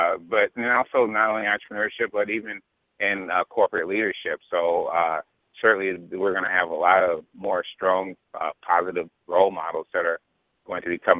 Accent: Chicago, Illinois, United States; And, right, and I grew up in North Lawndale. So.

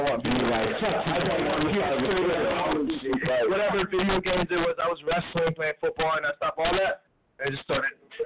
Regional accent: Pakistan; I'm from Pakistan. I'm foreign, you know what I'm saying? Doesn't sound like I'm foreign, too.

